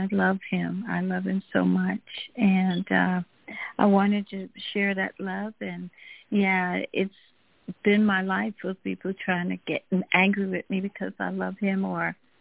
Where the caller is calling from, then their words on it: Georgia, United States; Hi, this is … I'm calling from Georgia.